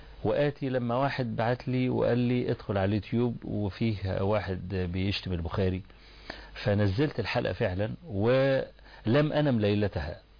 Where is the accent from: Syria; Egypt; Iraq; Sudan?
Egypt; روح خد الطب الالماني وانضمه على الطب عندنا في مصر وممكن نطلع بمنظومه.